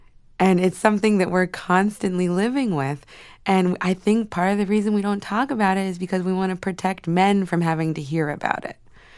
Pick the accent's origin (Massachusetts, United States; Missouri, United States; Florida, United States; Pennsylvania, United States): Pennsylvania, United States; I also, for some reason, when I'm on stage, I can sound very Midwestern, which I'm not. I'm from Central Pennsylvania